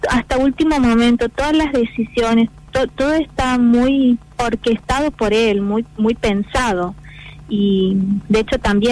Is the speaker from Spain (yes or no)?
no; Argentina; pero en particular para nosotros como argentinos